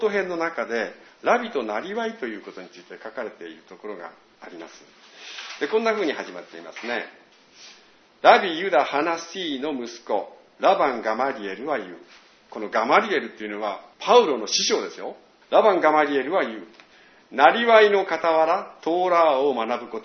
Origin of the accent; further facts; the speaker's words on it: Tohoku, Japan; 私は東北で育ったので東北弁得意なんですけど、個人的には東北弁は好きじゃなかったんです。